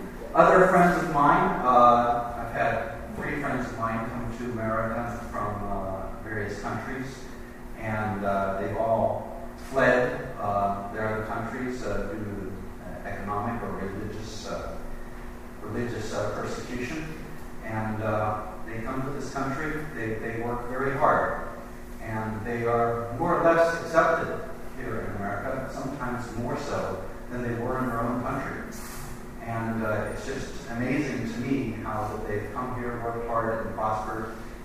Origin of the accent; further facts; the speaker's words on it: Norway; now in United States; My family came here in the 60s, and we came from Norway, which was a little bit poor at the time. Now it's a rich country.